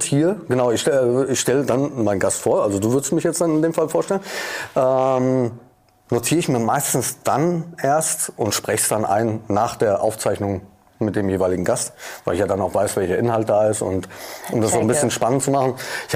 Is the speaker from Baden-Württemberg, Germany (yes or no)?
no; Frankfurt, Hesse, Germany; accent: Frankfurt dialect; das ist eigentlich meine Muttersprache. Frankfurterisch. Nicht Deutsch, sondern Frankfurterisch. Und also geboren in Frankfurt.